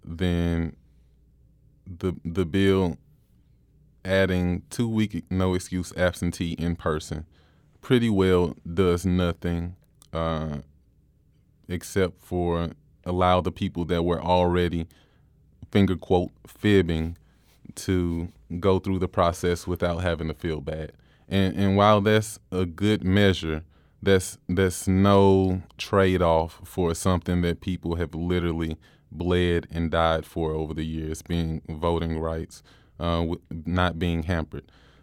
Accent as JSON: {"language": "English", "town": "Hillsdale", "country": "United States", "tie": "born or raised there", "said": "That's the first home that I was brought home to, so I'll forever claim Hillsdale as my hometown."}